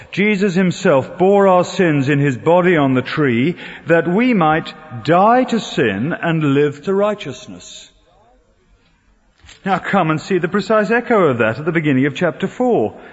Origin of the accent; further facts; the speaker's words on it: United Kingdom; I'm British.